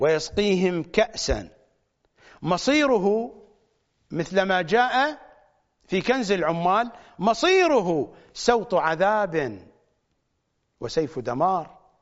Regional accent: Iraq; هذه المناطق في دائرة المنطقة المقدسة عندنا في العراق

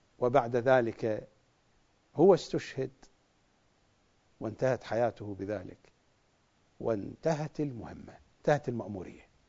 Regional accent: Iraq; accent: Iraqi; نحن في لهجتنا العراقية نقول ميثم

